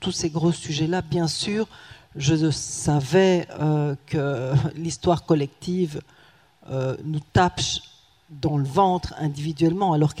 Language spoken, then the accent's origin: French; Rwanda; also born or lived in Burundi / Democratic Republic of the Congo; je suis né au Burundi, comme l'a dit Jean-Luc. J'ai fait mon enfance au Rwanda.